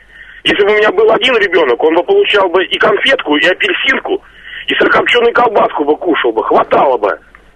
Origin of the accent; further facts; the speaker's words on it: Moscow, Russia; Я коренной москвич в 8-м поколении.